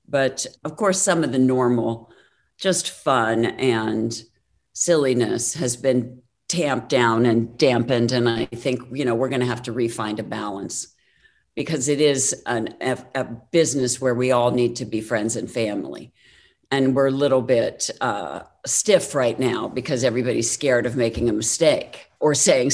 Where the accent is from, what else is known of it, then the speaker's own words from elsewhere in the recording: Pennsylvania, United States; You know, I'm an Irish girl from Pennsylvania, not a girl of Hollywood royalty.